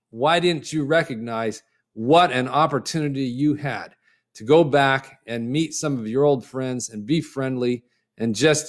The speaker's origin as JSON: {"language": "English", "town": "Upland", "region": "California", "country": "United States", "tie": "born or raised there", "said": "You may know about Upland, California, or the Ontario Airport that's right near there. And I grew up in Upland."}